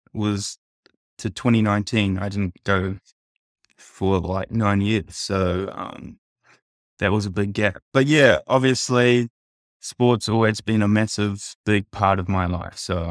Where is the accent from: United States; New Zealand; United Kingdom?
New Zealand; Hamilton, Waikato; the Japanese community was never really a thing where I was growing up in Hamilton, Cambridge, slash